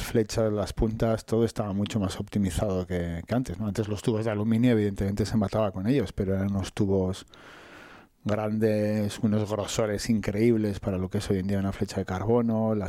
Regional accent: Bilbao, Basque Country, Spain; Yo soy de aquí, de Bilbao, pero bueno, teníamos allí el coto en Palencia

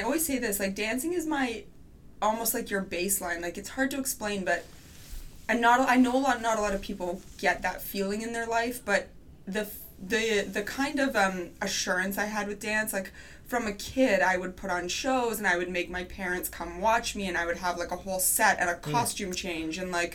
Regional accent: Calgary, Alberta, Canada; So I grew up in Calgary, Alberta.

